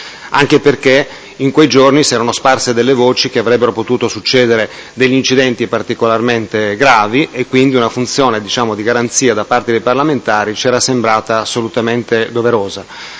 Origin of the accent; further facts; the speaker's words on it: Gaggiano, Lombardy, Italy; born there; Sono nato a Gaggiano, provincia di Milano, l'8/12/1951.